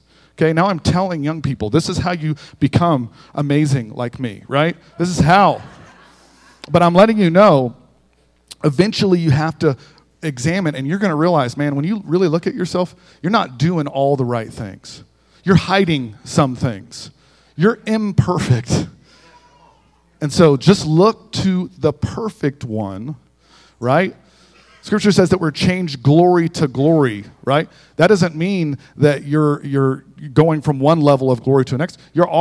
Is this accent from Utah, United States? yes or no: no; Melbourne, Florida, United States; I'm a city boy. I'm from Melbourne, Florida.